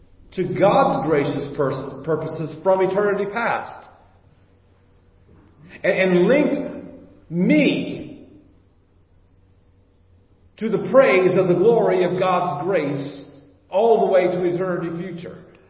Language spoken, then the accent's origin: English; United States; I'm an American. It's about me. It's about my ability to express myself. It's what life is all about as an American.